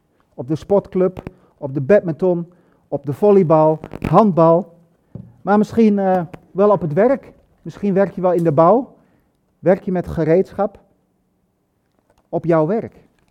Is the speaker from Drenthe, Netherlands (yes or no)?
no; Hengelo, Overijssel, Netherlands; Ik kom uit Hengelo. Ik ga naar dezelfde kerk als Bent-Jan. Ik praat niet zo als Bent-Jan